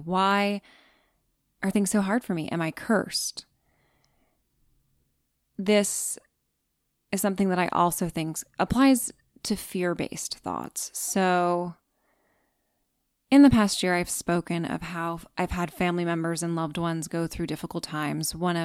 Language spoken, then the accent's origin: English; New York, United States; As a New Yorker, you can imagine, in addition to having a dog, living in a walk-up, just subway commutes and life alone